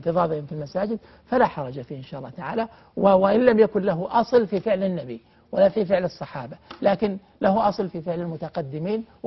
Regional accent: Al-Qassim, Saudi Arabia; أنا أعرف مسجد في بعض الجهات عندنا في القصيم

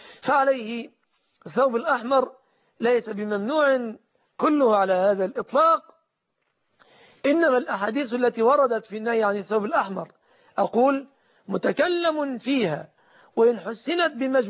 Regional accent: Egypt; فالشبكة في أعراف أكثر الناس في بلادنا مصر

